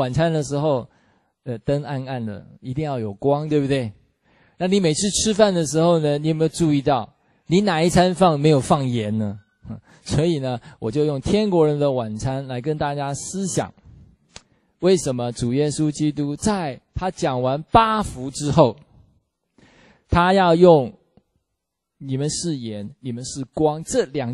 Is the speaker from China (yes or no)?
no; Taiwan; 那我们台湾话叫做假崩红地多，就是吃饭皇帝大哦。